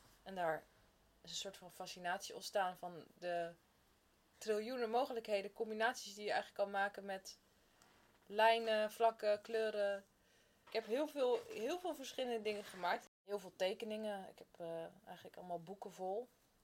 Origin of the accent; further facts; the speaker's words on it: Amsterdam, North Holland, Netherlands; born there; now in The Hague, Netherlands; Ik ben geboren in Amsterdam en nu woon ik in Den Haag.